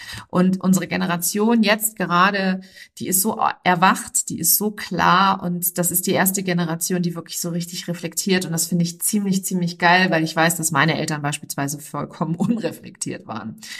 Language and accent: German; Hesse, Germany; born there; ich bin in der Nähe von Frankfurt geboren